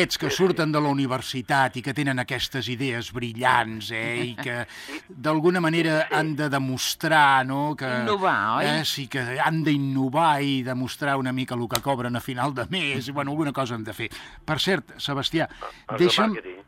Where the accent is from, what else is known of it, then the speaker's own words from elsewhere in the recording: Cornellà, Catalonia, Spain; no deixen de ser un grup nascut a Cornellà, al meu poble, cony, on vaig néixer jo